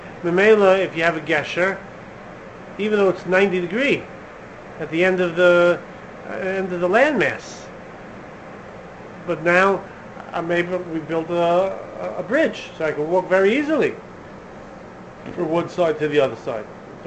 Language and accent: English; Brooklyn, New York, United States; I'm from Brooklyn, so I think... I think of like my Sheepshead Bay, at Manhattan Beach.